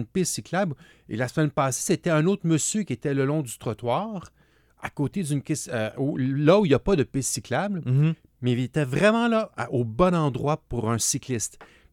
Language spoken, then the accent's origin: French; Montreal, Quebec, Canada; Moi, quand j'étais jeune à Montréal, puis j'allais à l'université en vélo